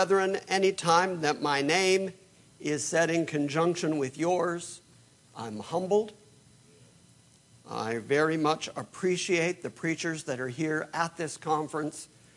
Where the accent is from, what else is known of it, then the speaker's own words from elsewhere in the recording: Detroit, Michigan, United States; I come out of a family of predominantly white people. And because I grew up a musician in Detroit, I played with lots and lots of black musicians